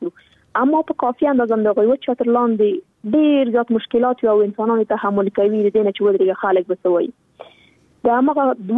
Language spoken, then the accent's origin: Pashto; Afghanistan; born or raised there